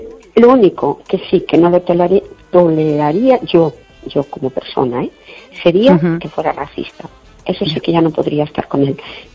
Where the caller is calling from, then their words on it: Perlío, Galicia, Spain; de Perlío. ¿Qué tal?